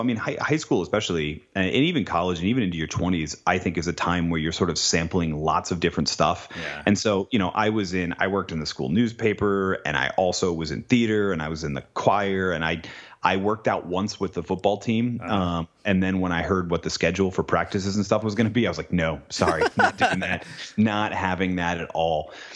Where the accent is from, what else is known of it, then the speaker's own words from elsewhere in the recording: New England, United States; I think other than, so I grew up in New England.